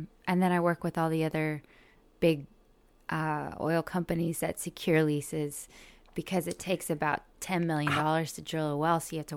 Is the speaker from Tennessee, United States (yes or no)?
no; McAlester, Oklahoma, United States; I grew up in McAllister, Oklahoma.